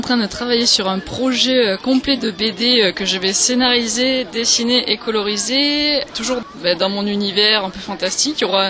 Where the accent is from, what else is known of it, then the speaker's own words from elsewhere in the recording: Marseille, Provence-Alpes-Côte d'Azur, France; même si je viens de loin puisque je viens de Marseille